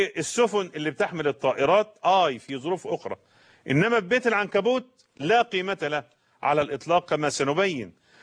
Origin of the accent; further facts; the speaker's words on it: Egypt; يعني حتى العوام عندنا في مصر يقولون عن البيوت المنهارة والمفككة أسريا